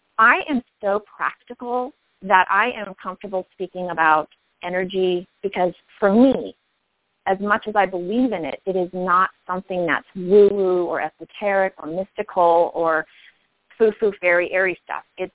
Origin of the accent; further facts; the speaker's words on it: United States; because I'm an American and I speak one language besides energy